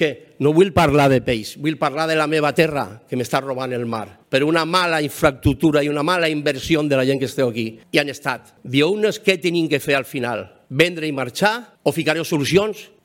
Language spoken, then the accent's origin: Catalan; Catalonia, Spain; gent del Delta, que nosaltres no venim d'allí baix, venim de Catalunya